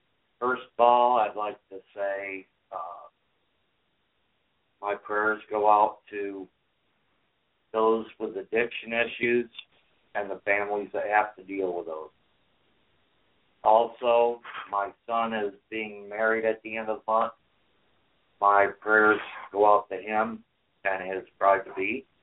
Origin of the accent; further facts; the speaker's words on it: Michigan, United States; I may have to move back to my hometown in Michigan in the next few months.